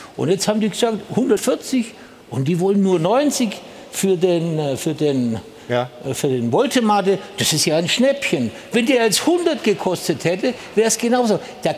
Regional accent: Baden-Württemberg, Germany; So habe ich als Schwabe das gelernt.

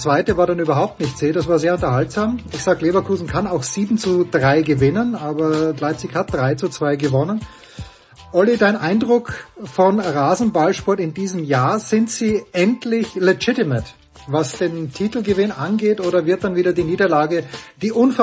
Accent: Austria; Das ist natürlich der deutsche Anspruch, den ich als Österreicher nicht kenne.

